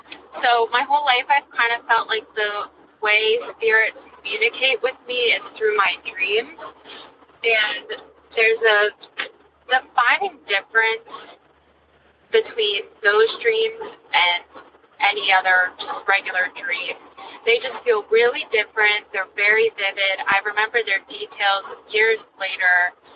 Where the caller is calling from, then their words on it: New Hampshire, United States; I'm calling from New Hampshire.